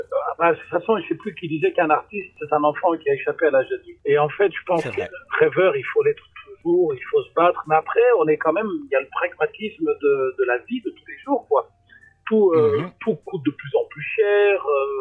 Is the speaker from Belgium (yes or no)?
yes; Brussels, Belgium; moi j'ai grandi à Bruxelles, dans le quartier pauvre